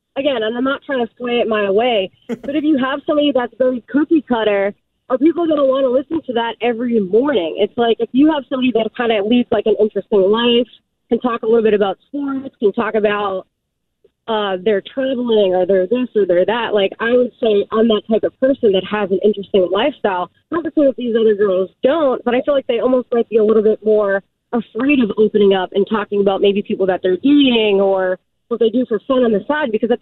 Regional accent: Massachusetts, United States; again, I'm from Massachusetts. My whole family's back there. I have a house back there.

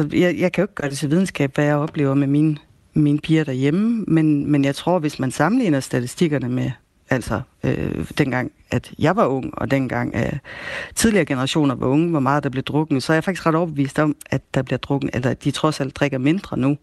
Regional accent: North Denmark Region, Denmark; nu er jeg selv fra Nordjylland, og det er ikke et begreb, jeg sådan går og turer frem med heroppe

